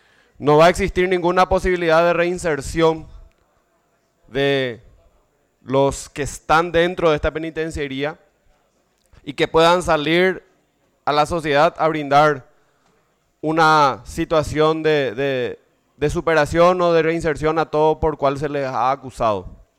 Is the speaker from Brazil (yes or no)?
no; Paraguay; las incapacidades que tenemos como Estado paraguayo